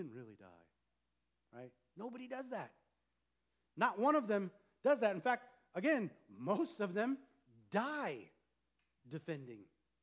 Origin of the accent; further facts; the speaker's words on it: Nebraska, United States; I grew up in Nebraska. I was like, wow, you Californians don't know nothing.